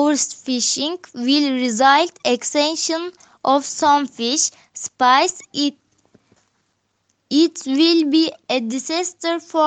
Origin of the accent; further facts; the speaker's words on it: Turkey; I am from Turkey. I am really keen on this goal. My city is in the west coast of Turkey